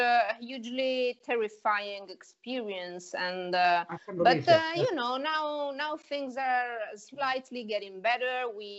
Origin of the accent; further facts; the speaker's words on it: Italy; Yeah, I am from Italy.